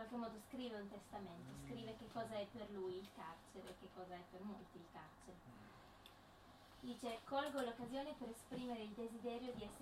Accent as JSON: {"language": "Italian", "region": "Sardinia", "country": "Italy", "said": "Abbiamo scritto della Sardegna, entrambi siamo sardi"}